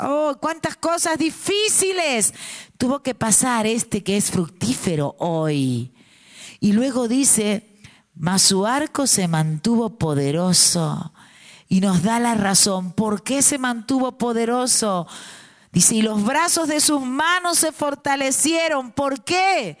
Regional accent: Mendoza, Argentina; Yo vengo de Mendoza, provincia de la República Argentina. Y es un clima desértico y es agreste.

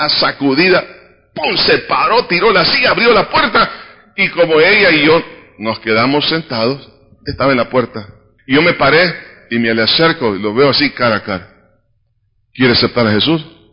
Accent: El Salvador; Y él como extranjero, se puede imaginar, nosotros como salvadoreños, tranquilos. ¿Por qué? Porque nosotros vivimos en el Valle de las Hamacas.

